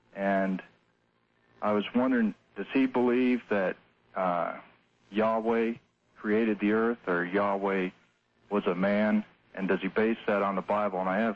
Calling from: Abilene, Kansas, United States; I'm calling from Abilene, Kansas.

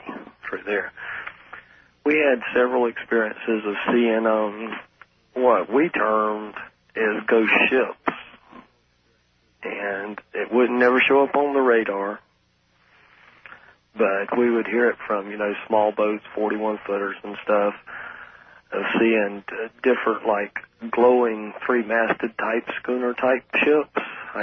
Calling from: Jacksonville, Florida, United States; Jacksonville, Florida.

